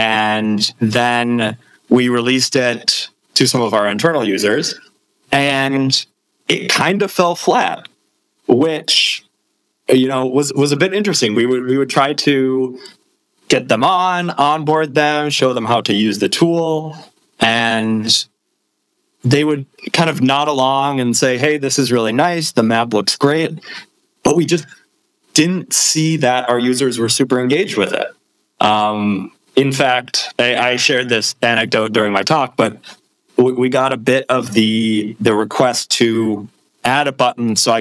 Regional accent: Minnesota, United States; So I'm originally from the States, from Minnesota, and I was working in technology consulting in the States.

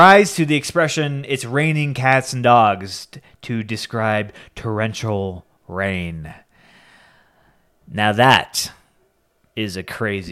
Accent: Colorado, United States; let me ask him how do you know I'm from Colorado?

